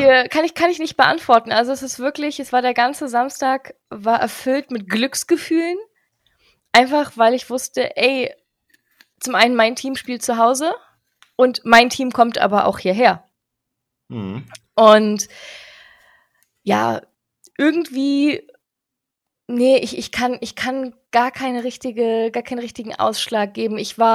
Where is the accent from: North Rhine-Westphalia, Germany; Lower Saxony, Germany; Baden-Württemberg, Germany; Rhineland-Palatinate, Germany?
Lower Saxony, Germany; Braunschweig; born there; Ich bin in Braunschweig geboren